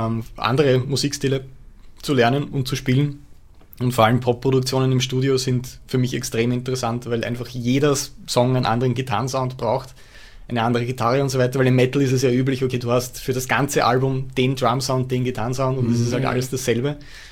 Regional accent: Austria; Sollte man eigentlich wissen als Österreicher.

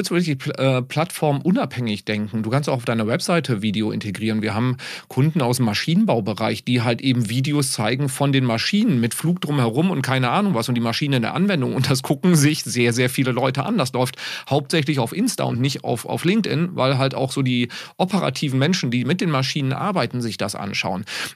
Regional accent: North Rhine-Westphalia, Germany; ich komme aus dem Sauerland

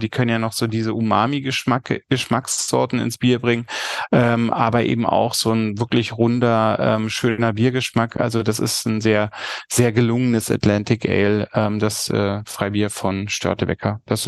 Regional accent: Berlin, Germany; also born or lived in Leipzig; Ich bin 1971 in Leipzig geboren und lebe seit 1972 mit meiner Familie in Berlin.

